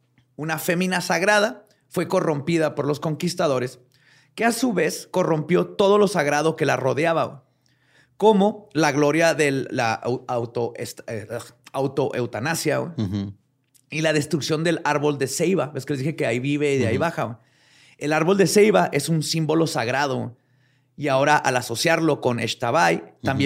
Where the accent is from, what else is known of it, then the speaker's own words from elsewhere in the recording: Mexico; así somos los mexicanos